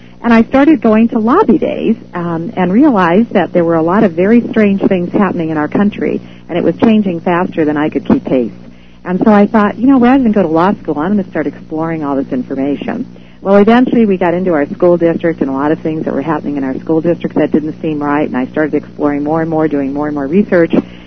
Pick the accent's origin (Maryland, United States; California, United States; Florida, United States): California, United States; Elk Grove; I'm from Elk Grove, California, south of Sacramento. And when we moved here, there were 8,000 people, and now it's over 100,000